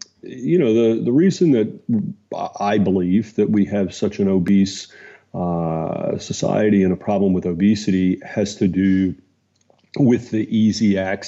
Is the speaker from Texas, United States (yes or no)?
no; Atlanta, Georgia, United States; I mean, I grew up in Atlanta, Georgia, and in the South.